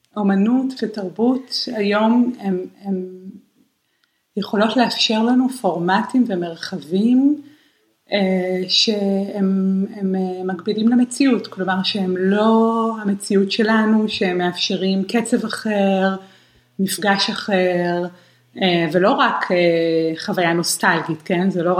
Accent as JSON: {"language": "Hebrew", "town": "Jerusalem", "region": "Jerusalem District", "country": "Israel", "lives_now": "Netherlands", "said": "אני מגיעה מירושלים, זה באמת הבדל מאוד מאוד מאוד גדול, גם זה מאוד מעסיק אותי זה שאני מגיעה מהרי ירושלים והגעתי לשפלה כאן בהולנד"}